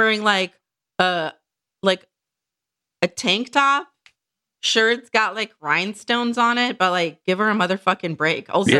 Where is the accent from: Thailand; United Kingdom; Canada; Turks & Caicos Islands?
United Kingdom; I'm British.